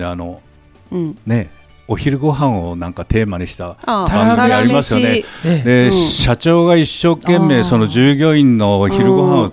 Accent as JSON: {"language": "Japanese", "region": "Oita", "country": "Japan", "said": "はいはい、大分県から来ました"}